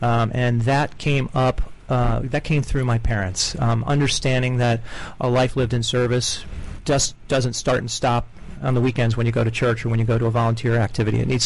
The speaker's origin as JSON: {"language": "English", "town": "Washington", "region": "District of Columbia", "country": "United States", "tie": "born or raised there", "said": "I grew up in the Washington, D.C. music scene, which required a lot of DIY."}